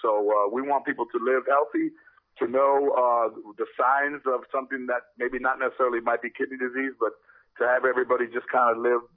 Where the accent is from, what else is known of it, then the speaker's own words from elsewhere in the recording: Los Angeles, California, United States; growing up in Los Angeles, I was a fan of the Rams